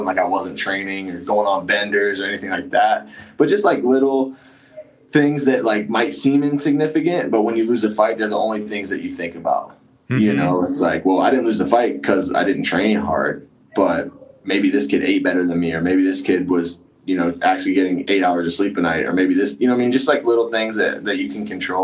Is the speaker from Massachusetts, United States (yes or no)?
no; Columbia, South Carolina, United States; now in Michigan, United States; So I grew up in right outside Columbia, South Carolina. Went to college there, wrestled there.